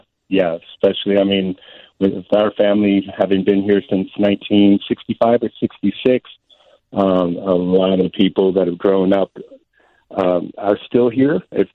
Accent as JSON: {"language": "English", "town": "Elmwood Park", "country": "United States", "tie": "born or raised there", "said": "And I grew up here in Elmwood Park and passed by this on my way to St. Vincent School right across the street virtually every day of my elementary school career."}